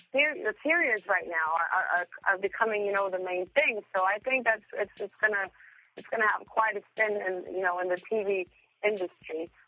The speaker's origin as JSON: {"language": "English", "country": "Colombia", "first_language": "Spanish", "second_language": "English", "said": "I'm from Colombia, so Spanish is my first language."}